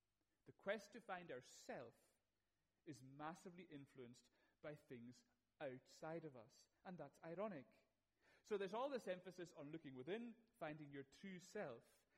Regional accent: Aberdeen, Scotland, United Kingdom; born there; I have no control over the fact that I was born in Aberdeen.

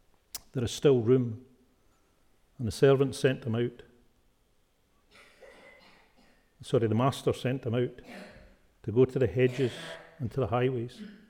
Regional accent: Scotland, United Kingdom; Being a Scotsman, I was paying a fixed price for the wedding venue

